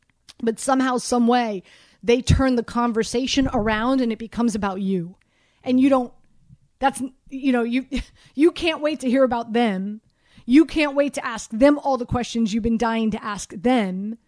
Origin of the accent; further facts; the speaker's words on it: Miami, Florida, United States; So as you know, born and raised in Miami, my dad played for the University of Miami.